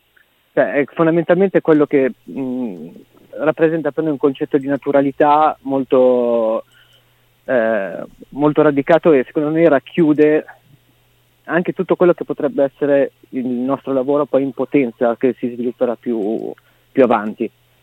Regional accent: Pavia, Lombardy, Italy; veniamo tutti da parti diverse, io, esatto, e Luca siamo di Pavia

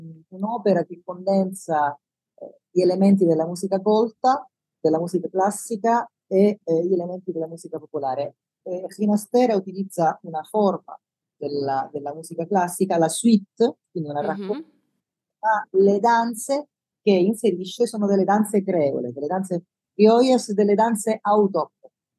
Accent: Palermo, Sicily, Italy; moved away; Sono di Palermo.

